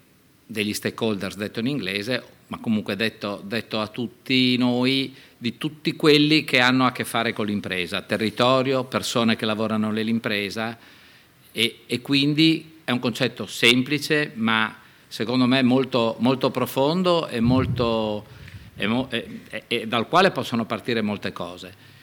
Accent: Udine, Friuli-Venezia Giulia, Italy; io sono di Udine, come si è detto prima, quindi gioco quasi in casa.

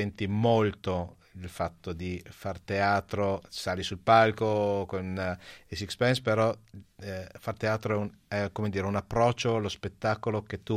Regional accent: Genoa, Liguria, Italy; Da genovese vi dico di andare a mangiare anche la focaccia

